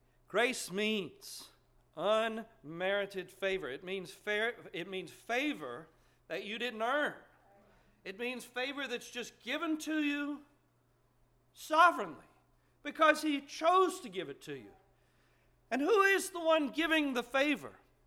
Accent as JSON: {"language": "English", "town": "New Orleans", "region": "Louisiana", "country": "United States", "tie": "born or raised there", "said": "I grew up in New Orleans, Louisiana."}